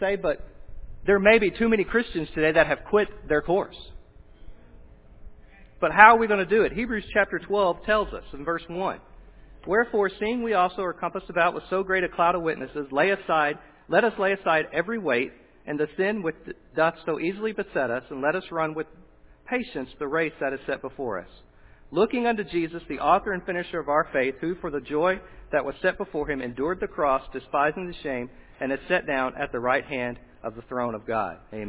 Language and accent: English; Dallas, Texas, United States; I grew up in Dallas and I grew up in a rough neighborhood